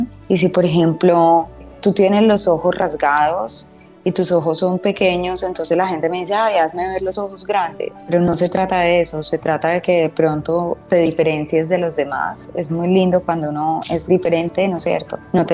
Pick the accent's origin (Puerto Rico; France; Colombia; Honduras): Colombia; Medellín, Antioquia; yo que soy de Medellín